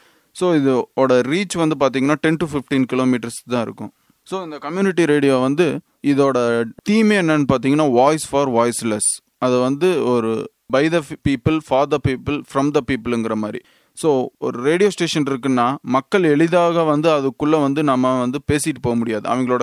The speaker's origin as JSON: {"language": "Tamil", "town": "Coimbatore", "region": "Tamil Nadu", "country": "India", "tie": "born or raised there", "said": "இதில் என்னென்னா என் சொந்த ஊர் வந்து கோயம்புத்தூர் தான்."}